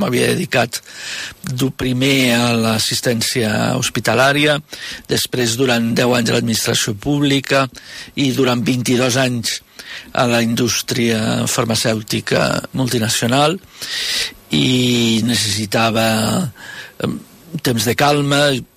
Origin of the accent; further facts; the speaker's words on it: Lleida, Catalonia, Spain; born there; moved away; also born or lived in France / United States; Soc nascut a Lleida.